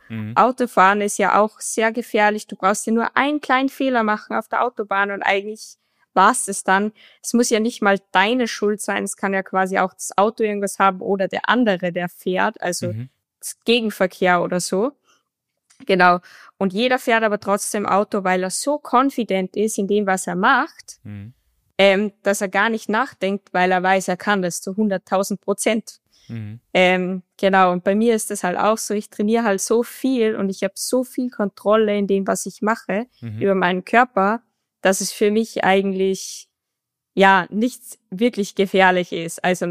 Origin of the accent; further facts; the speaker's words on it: Austria; Ja, schon, weil ich bin Österreicherin